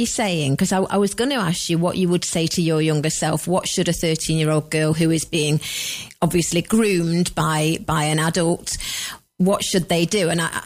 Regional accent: United Kingdom; You're right, we're British, we don't ask those sort of questions.

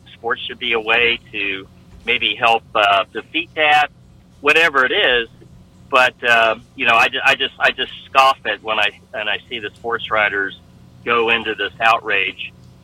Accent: Tampa, Florida, United States; I grew up basically in Tampa

